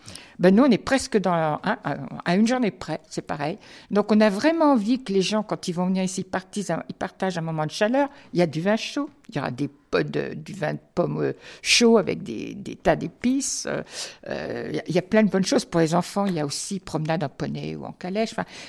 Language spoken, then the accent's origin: French; Grand Est, France; moi, je suis de l'Est.